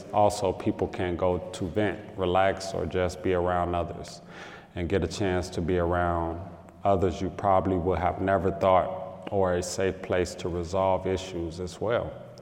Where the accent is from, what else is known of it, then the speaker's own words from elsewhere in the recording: Chicago, Illinois, United States; Growing up in Chicago was hard.